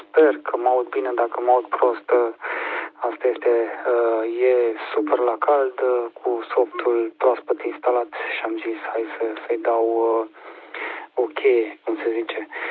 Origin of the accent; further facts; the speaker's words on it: Timișoara, Timiș County, Romania; suntem timișoreni amândoi